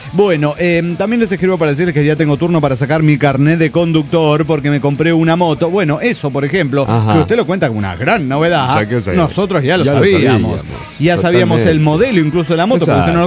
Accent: Santa Fe, Argentina; de Santa Fe, Argentina.

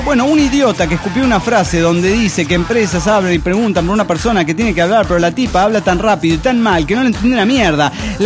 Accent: Viale, Entre Ríos, Argentina; de Viale, capital del chusma de mierda argentina.

